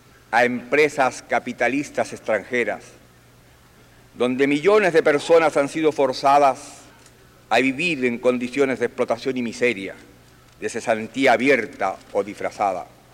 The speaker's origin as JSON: {"language": "Spanish", "country": "Chile", "said": "Vengo de Chile, un país pequeño, un país donde la vida pública está organizada en instituciones civiles y de hondo espíritu democrático."}